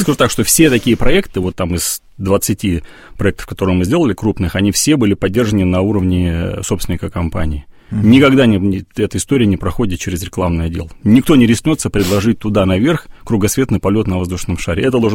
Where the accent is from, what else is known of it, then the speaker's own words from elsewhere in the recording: Nakhodka, Primorsky Krai, Russia; born there; Я родился в Находке, в Приморском крае